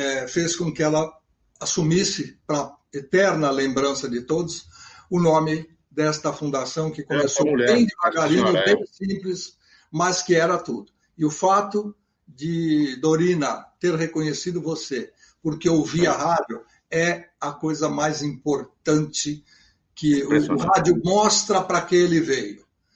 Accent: São Paulo, Brazil; nós que somos paulistanos da gema, porque nascemos aqui

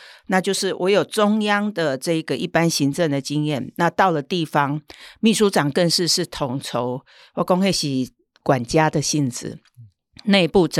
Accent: Hualien, Hualien County, Taiwan; 其实我是一个乡下出生的孩子哈，我是花莲人，那叫做台湾的后山哈

